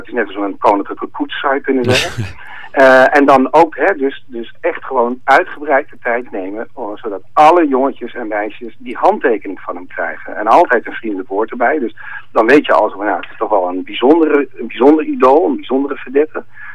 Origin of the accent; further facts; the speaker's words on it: Amsterdam, North Holland, Netherlands; ik kom uit Slotervaart